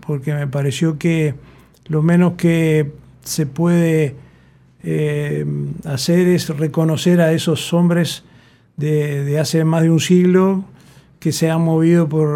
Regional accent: Uruguay; Como uruguayo yo también me siento privilegiado por la cobertura amplia que tenemos de seguridad social en el país

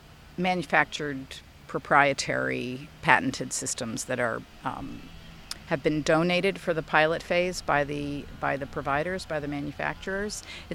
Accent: Cos Cob, Connecticut, United States; I grew up in Connecticut. My dad commuted to the city, and my mother's...

